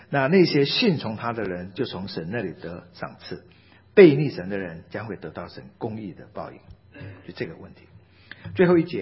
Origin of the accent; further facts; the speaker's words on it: China; 不是我们中国人所谓圣人那种无瑕疵零缺点的圣人